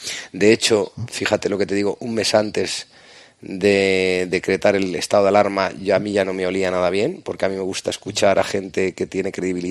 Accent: Puertollano, Castilla-La Mancha, Spain; born there

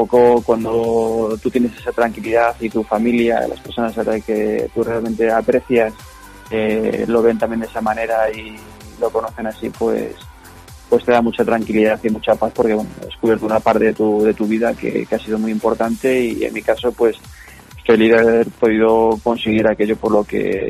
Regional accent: Leganés, Community of Madrid, Spain; moved away as an adult; Yo soy nacido en Leganés, por Madrid, y he vivido en Leganés hasta los 18, 19 años, y luego ya pues me vine para acá a hacer la Cruz Roja en el Barraco.

